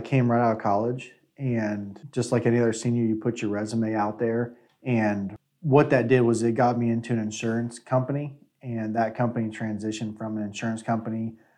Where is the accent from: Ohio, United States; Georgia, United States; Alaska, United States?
Ohio, United States; Versailles; I'm from Versailles. I was in Troy before and I decided to come over to Minster